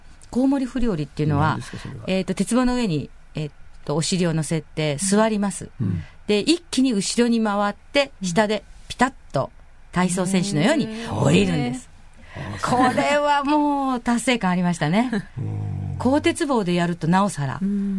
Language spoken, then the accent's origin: Japanese; Okayama, Japan; 岡山出身ですので関西なんですけれども、あちらでは … で、関東に来ますと